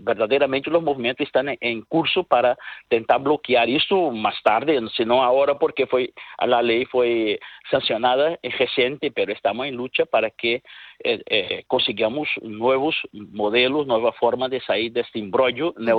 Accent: Brazil; Spanish is a second language; la interrupción de la democracia brasileña es resultado de una broma que pasó en mi país

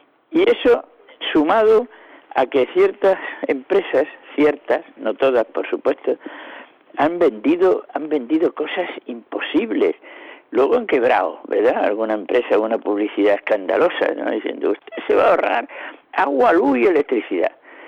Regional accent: Higuera de Rey, Andalusia, Spain; Me los encuentro por aquí, por Mairena o en mi pueblo, en Higuera de Rey

